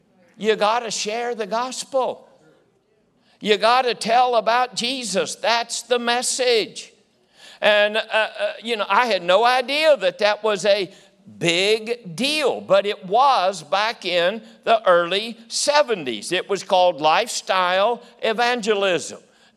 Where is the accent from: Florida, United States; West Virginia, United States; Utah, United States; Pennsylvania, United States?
West Virginia, United States; You see, I was from West Virginia. We didn't get out much.